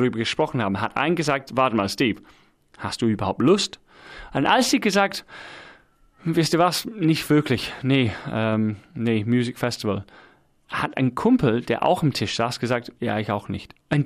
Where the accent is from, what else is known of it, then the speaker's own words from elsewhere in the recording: England, United Kingdom; German is a second language; Scheiß drauf, ich bin Engländer.